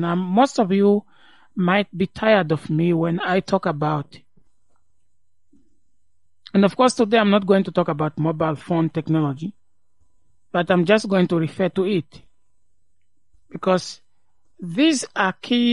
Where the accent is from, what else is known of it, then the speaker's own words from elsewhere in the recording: Livingstone, Southern Province, Zambia; when I grew up in Livingston, in the street where we were, people spoke Tonga. And no, it was not Tonga. Sorry, it was Vemba.